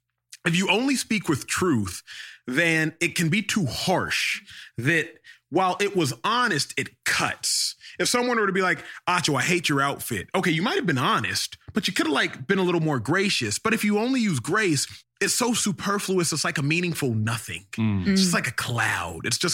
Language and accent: English; Nigeria; All the while, I am Nigerian. Why does it matter? There's a difference between color and culture.